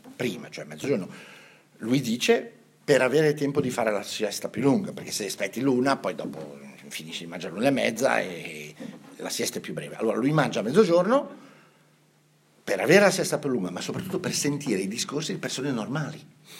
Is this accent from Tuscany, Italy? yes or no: no; Savona, Liguria, Italy; io vengo da Savona